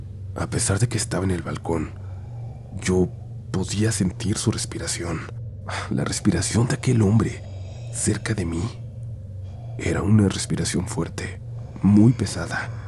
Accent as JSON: {"language": "Spanish", "country": "Dominican Republic", "said": "Soy de República Dominicana, un país en el que, al igual que el resto de Latinoamérica, está muy arraigada la religión católica."}